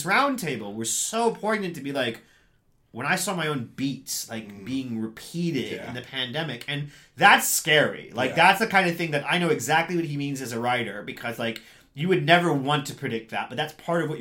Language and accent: English; Cincinnati, Ohio, United States; I'm from Cincinnati, I'm NASCAR, mate.